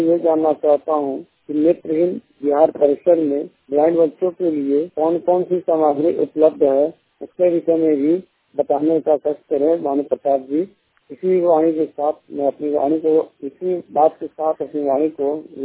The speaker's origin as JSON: {"language": "Hindi", "town": "Aurangabad", "region": "Bihar", "country": "India", "said": "मैं बिहार औरंगाबाद रसोईया का निवासी हूँ।"}